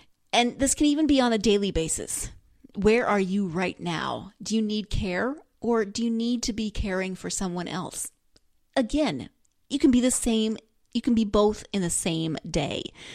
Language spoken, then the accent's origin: English; Montana, United States; And second of all, because, you know, I'm from Montana. Obviously, Montana is the coolest place ever. And I still think Montana is awesome, even though I don't live there anymore.